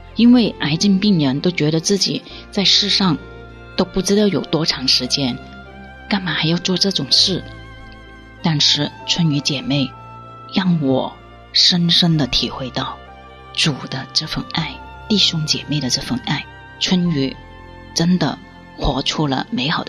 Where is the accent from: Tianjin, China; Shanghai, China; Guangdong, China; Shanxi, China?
Guangdong, China; 我们广东人就是有一句话